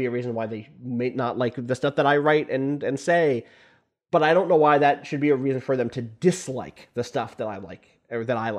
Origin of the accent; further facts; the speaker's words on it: United States; born there; I am an American citizen. I was born here. I'm interested in events here. I moved back partially because I felt like I was too far away from the political events of my home country